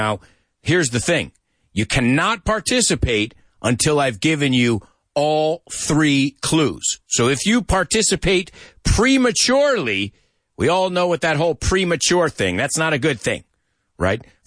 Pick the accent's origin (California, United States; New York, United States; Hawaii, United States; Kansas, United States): New York, United States; moved away; I'm a New Yorker. That's what we do. But when I moved to Europe, it took me a while.